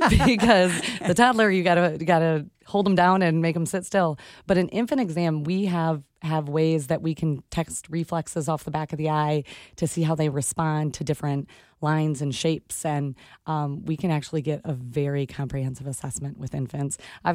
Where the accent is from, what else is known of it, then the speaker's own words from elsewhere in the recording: Grand Rapids, Michigan, United States; I'm originally from Grand Rapids area.